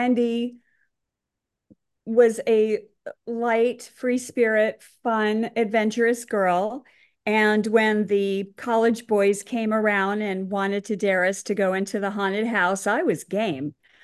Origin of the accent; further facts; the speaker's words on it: Chicago, Illinois, United States; It was, triple features at the Brighton Theater in Chicago, and it was just part of my growing up and part of the fun.